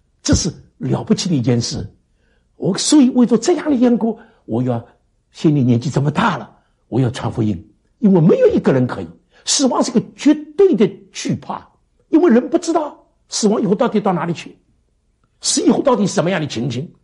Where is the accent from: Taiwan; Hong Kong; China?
Taiwan; 我是个中国人，我们在台湾哪有 one way system 啊